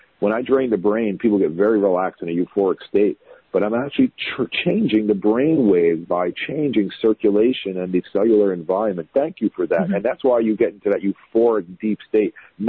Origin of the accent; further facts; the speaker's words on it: Brooklyn, New York, United States; That is basically, and I'm from Brooklyn, New York.